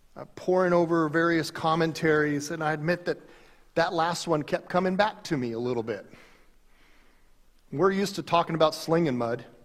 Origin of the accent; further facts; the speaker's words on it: United States; I'm probably mispronouncing it because I'm American that way.